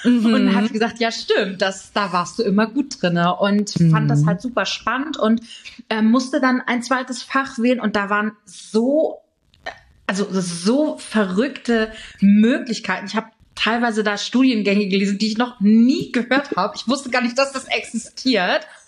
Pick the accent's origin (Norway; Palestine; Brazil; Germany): Germany; Schleswig-Holstein; Ich komme aus Schleswig-Holstein und bin Hochzeits- und Eventsängerin.